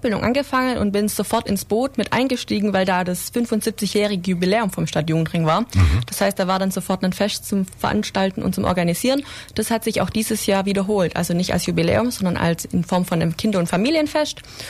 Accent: Ebnat, Baden-Württemberg, Germany; now in Ulm, Germany; Ich komme aus Ebnath ursprünglich, das ist in der Nähe von Aalen. Ich wollte zu meinem Freund ziehen und habe deswegen nach einer Ausbildung in Ulm geschaut.

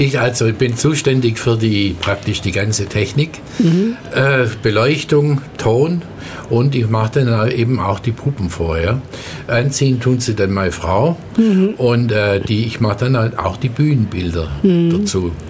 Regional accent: Ulm, Baden-Württemberg, Germany; ich bin selber auch gebürtiger Ulmer. Und habe in meiner Kindheit in der Platzgasse 6 gewohnt bei meinen Großeltern nach dem Krieg.

